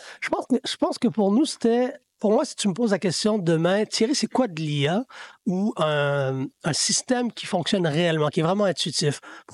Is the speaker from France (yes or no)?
no; Montreal, Quebec, Canada; Moi, je viens de Saint-Michel, Montréal-Nord.